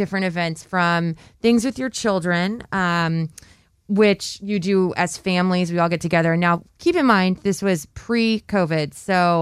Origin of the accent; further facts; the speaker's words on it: Kansas, United States; now in Denver, United States; Jen lives in Denver, which is where I'm from. I grew up in Kansas, but call Colorado Denver home right now.